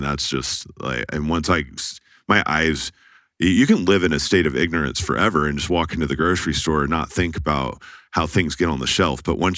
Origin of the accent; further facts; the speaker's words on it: Dallas, Texas, United States; So you hear about that growing up in Dallas